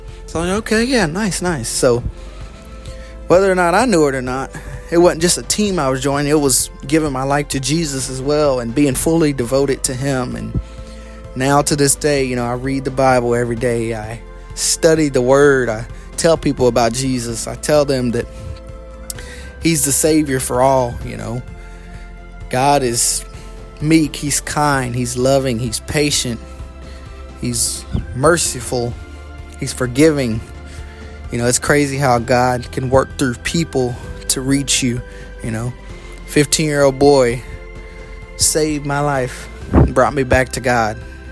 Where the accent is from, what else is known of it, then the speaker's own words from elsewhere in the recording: Clarksville, Tennessee, United States; A little bit of my backstory is I'm from Clarksville, Tennessee, obviously. I grew up in the church, went to church every Sunday, every Wednesday, and it was awesome.